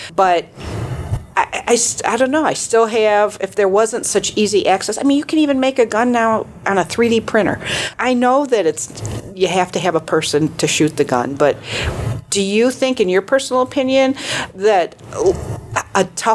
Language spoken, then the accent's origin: English; Michigan, United States; I mean, I grew up in Michigan where hunting is a big sport.